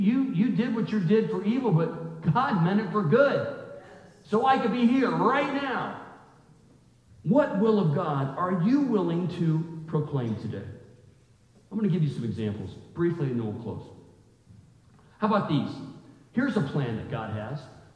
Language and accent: English; Berea, Ohio, United States; born there; Although I was born in Berea, I'm not that kind of Berean.